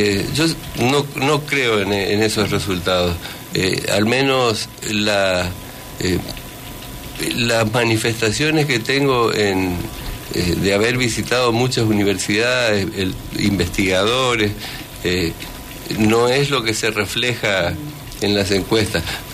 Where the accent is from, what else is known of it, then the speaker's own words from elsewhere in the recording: Argentina; nos tiene que enorgullecer como argentinos